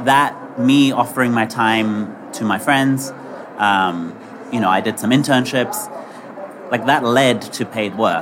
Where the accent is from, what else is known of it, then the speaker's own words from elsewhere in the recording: England, United Kingdom; now in New York, United States; So I grew up in England and I live in New York now.